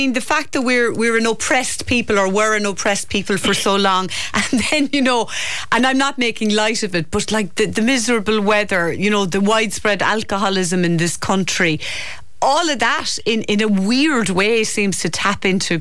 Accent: Ireland; is there something in our DNA as Irish people, when you consider all that we've lived through

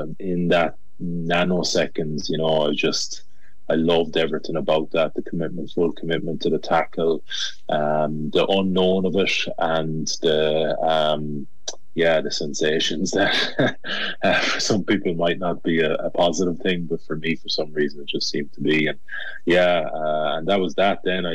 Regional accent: Galway, Connacht, Ireland; Yeah, so I'm from Renmore, just on the way into Galway City, and it's pretty much a stone's throw from Galway's rugby club.

